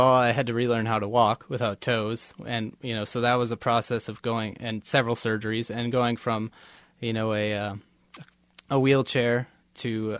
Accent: Minnesota, United States; my parents had moved into because we're from Minnesota.

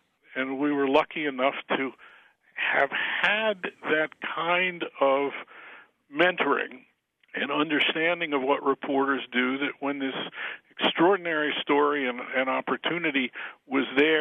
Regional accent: Washington, District of Columbia, United States; born there; When I was born in Washington, it was still a Jim Crow town. I went to segregated public schools in the capital of the United States

